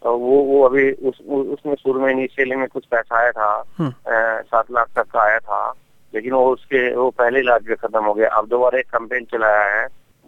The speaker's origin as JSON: {"language": "Hindi", "town": "Lucknow", "region": "Uttar Pradesh", "country": "India", "said": "मैं प्रॉपरली लखनऊ से हूँ"}